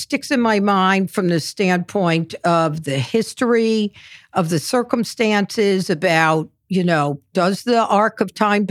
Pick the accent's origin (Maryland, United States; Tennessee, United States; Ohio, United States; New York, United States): New York, United States; And, you know, as a New Yorker reading about the streets